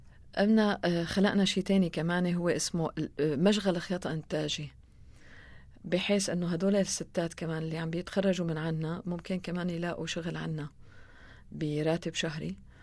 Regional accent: Aleppo, Aleppo Governorate, Syria; طبعا أنا حلبية، أهلي كانوا عايشين بحلب.

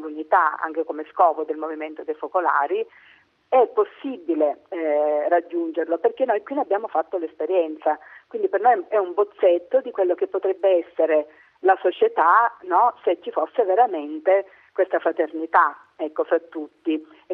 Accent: Sicily, Italy; Che come siciliana

